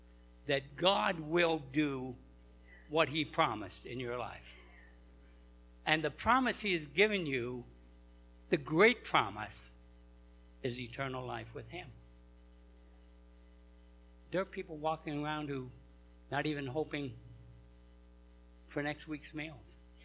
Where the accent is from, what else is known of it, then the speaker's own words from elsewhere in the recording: New York, United States; But you see, it is a struggle because I blame the fact I'm a New Yorker. You know how New Yorkers are.